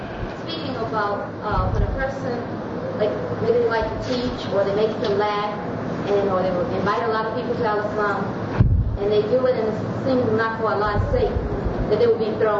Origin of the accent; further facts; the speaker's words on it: Alabama, United States; I came from my early childhood, I was raised in Alabama in a Christian community.